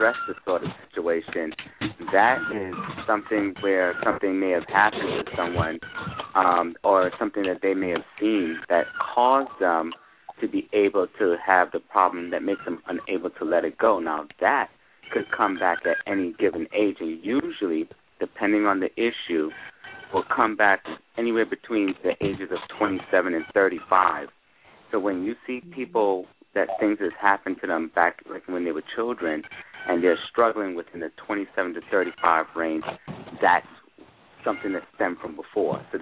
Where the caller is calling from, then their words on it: California, United States; I'm calling from California.